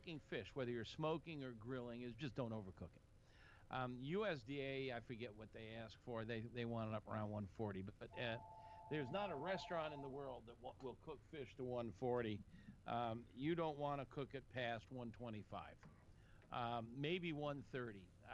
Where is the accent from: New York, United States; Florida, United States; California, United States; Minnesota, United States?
Florida, United States; We are a little thin on fish advice, and that's sad because I was raised in Florida.